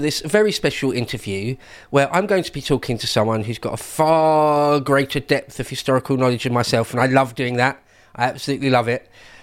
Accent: England, United Kingdom; As an Englishman, you like to think, oh, we've got so much history.

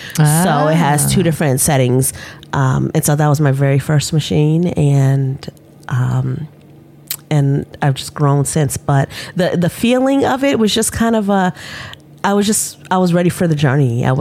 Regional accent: Kansas City, Missouri, United States; also born or lived in Chicago; Well, I was born in Chicago, just north of Chicago, but I grew up and spent all of my formative years in Kansas City, Missouri.

